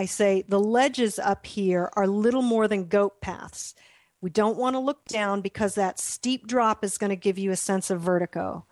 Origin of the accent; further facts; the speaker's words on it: Florida, United States; And again, I'm from Florida, so we don't experience scree around here.